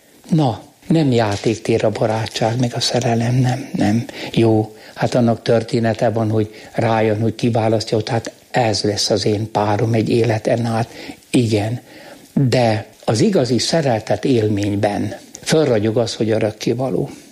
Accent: Hungary; nem, én magyar vagyok. Magyar!

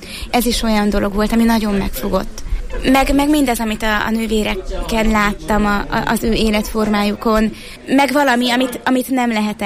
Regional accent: Szombathely, Vas, Hungary; én szombathelyi vagyok

